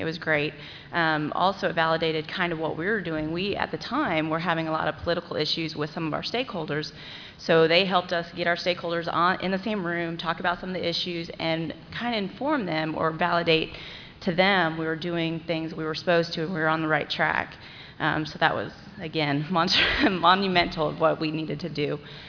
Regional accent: Kansas, United States; from Kansas

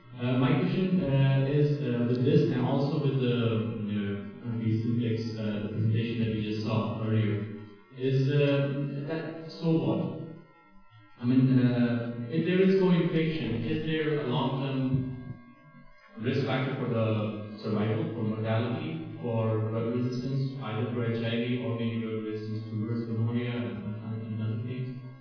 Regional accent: Oklahoma, United States; I'm from Oklahoma.

